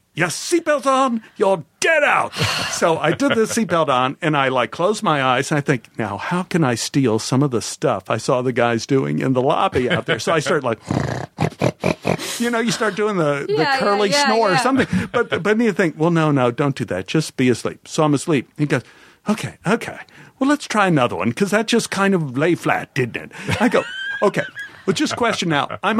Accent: Oak Cliff, Texas, United States; now in Los Angeles, United States; when I came out to L.A., one of the first people from my hometown, Kay Callan from Oak Cliff, was on a show called One Day at a Time with Norman Lear.

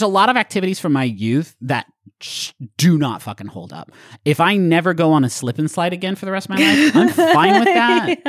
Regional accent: Huntington, United States; it was always sort of the highlight for me of snow days growing up in Huntington.

